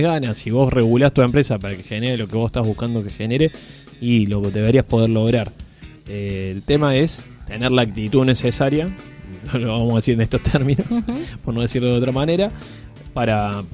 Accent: Argentina; seguimos con este mal endémico de perder el poder adquisitivo como argentinos todo el tiempo

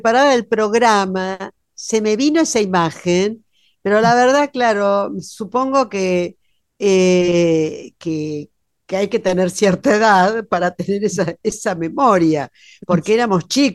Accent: Buenos Aires, Argentina; siendo una porteña que ha vivido siempre en esta ciudad, nunca tuve la inquietud de subir al extremo del obelisco.

